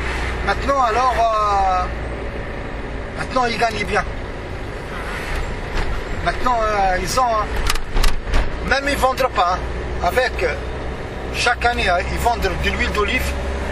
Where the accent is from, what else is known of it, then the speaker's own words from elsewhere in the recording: Tunisia; Chez nous en Tunisie, si tu veux mettre quelqu'un là un peu de sous, il y en a beaucoup qui profitent de ça.